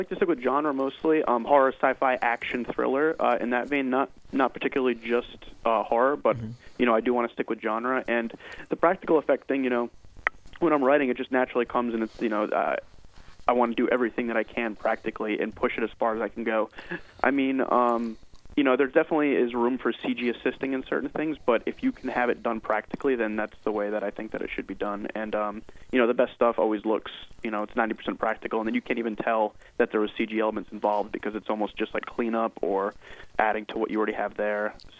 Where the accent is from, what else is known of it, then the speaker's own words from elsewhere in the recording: New England, United States; Well, I grew up in New England, so essentially most of New England is exactly like a Stephen King story.